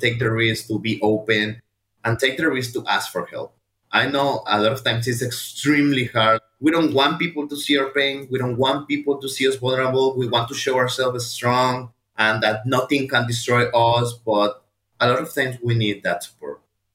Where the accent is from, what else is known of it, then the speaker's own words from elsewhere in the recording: Mexico; accent: Mexican; English is a second language; because my English wasn't as good as now. I'm pretty sure that people can tell that I have an accent, my Mexican accent, I like to call it.